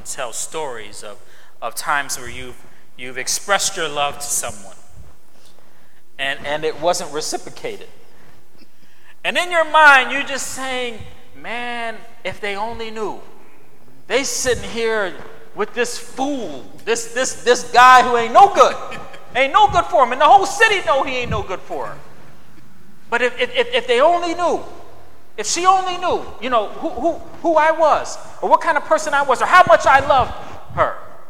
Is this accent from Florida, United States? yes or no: no; Elmira, New York, United States; now in Albany, United States; when I moved off college campus, and I grew up in Elmira, so that's 3 hours away from here.